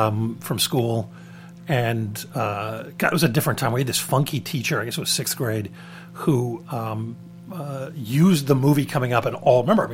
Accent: Philadelphia, Pennsylvania, United States; I grew up in Philadelphia. It probably had to go to Jersey because there weren't a lot of drive-ins in Philly.

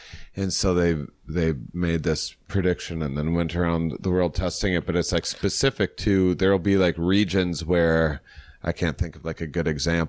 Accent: Wisconsin, United States; Yeah, I'm from Wisconsin. I love bland food.

